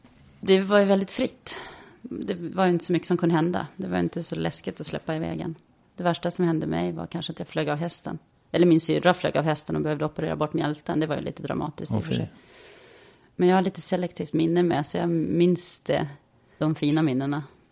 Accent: Gotland, Sweden; min uppväxt på Gotland har präglat mig. Och mina stränga föräldrar som är födda på 30-talet har präglat mig intensivt.

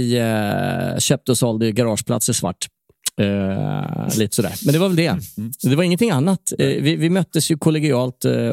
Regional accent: Sweden; jag är svensk

